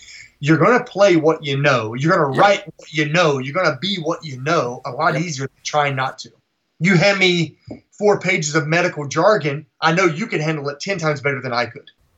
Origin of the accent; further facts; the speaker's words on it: West Virginia, United States; I mean, listen, when I grew up in West Virginia, I had, and there, it could be there.